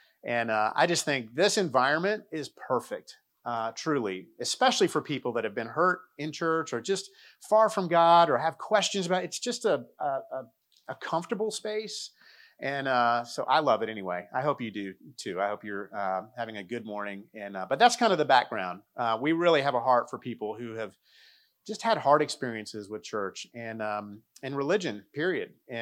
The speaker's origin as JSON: {"language": "English", "town": "Delray Beach", "region": "Florida", "country": "United States", "tie": "born or raised there", "said": "I grew up in church. My dad's a pastor. I grew up in South Florida in Delray Beach."}